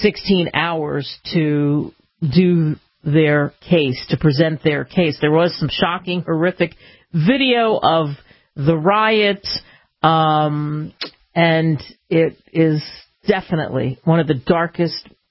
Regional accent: United States; and I love history, and I love this country, and I love being an American.

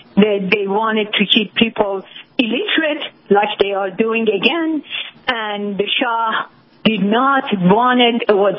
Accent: United States; I mean, us mean America, because I am American. I'm really a patriotic American, and I'm proud to be an American.

